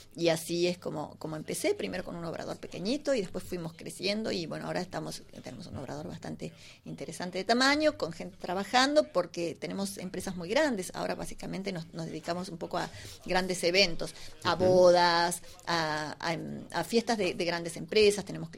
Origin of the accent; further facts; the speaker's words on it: Argentina; moved away as an adult; now in Sitges, Spain; yo soy argentina.